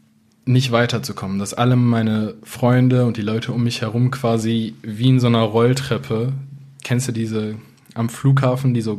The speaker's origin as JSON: {"language": "German", "town": "Düsseldorf", "region": "North Rhine-Westphalia", "country": "Germany", "tie": "born or raised there", "said": "Ich bin jetzt momentan 21 Jahre alt, ein paar Monate bin ich dort noch. Ich komme aus Düsseldorf, bin hier aufgewachsen, groß geworden, geboren, alles, was man sich vorstellen kann."}